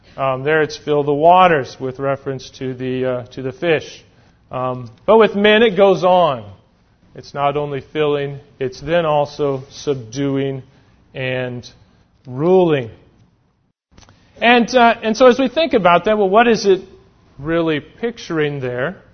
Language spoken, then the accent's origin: English; Alaska, United States; And we grew up in Alaska.